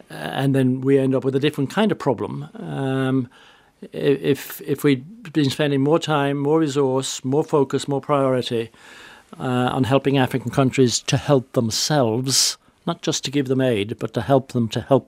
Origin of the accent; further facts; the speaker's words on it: Ireland; I said, no, I'm perfectly happy with the citizenship I have. I'm Irish and I'm never going to change from that.